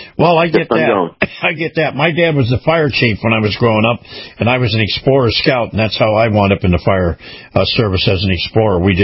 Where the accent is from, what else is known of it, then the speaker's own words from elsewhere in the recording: Florida, United States; even though I came from Florida, I was able to save money